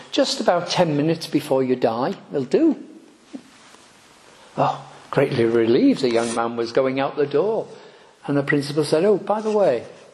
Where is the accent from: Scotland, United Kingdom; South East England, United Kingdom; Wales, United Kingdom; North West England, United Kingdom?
North West England, United Kingdom; Liverpool; J.C. Ryle, late great bishop of Liverpool, my hometown